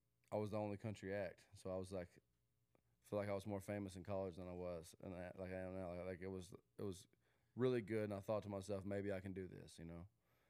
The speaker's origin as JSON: {"language": "English", "town": "Manville", "region": "Tennessee", "country": "United States", "tie": "born or raised there", "said": "Manville, Tennessee, which is about an hour and a half southeast of Nashville. I grew up on a tree farm, so I fell in love with the country sitting on a tractor, like seriously, like that."}